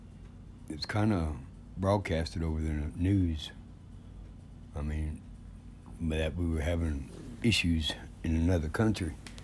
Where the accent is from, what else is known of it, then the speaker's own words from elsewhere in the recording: Tennessee, United States; now in Baldwin, United States; I'm 54 years old. I'm from Tennessee, but I transplanted here in Baldwin, Wisconsin.